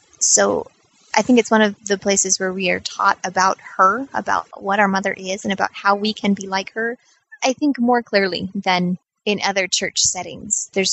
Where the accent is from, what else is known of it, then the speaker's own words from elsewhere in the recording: Seattle, Washington, United States; I grew up near the Seattle Temple